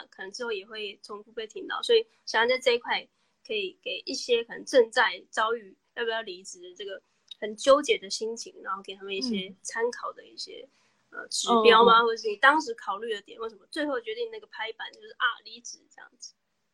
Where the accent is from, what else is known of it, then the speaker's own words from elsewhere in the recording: southern Taiwan, Taiwan; now in Taipei, Taiwan; 然后像我是南部人，我就要开始想说，那我还要在台北吗？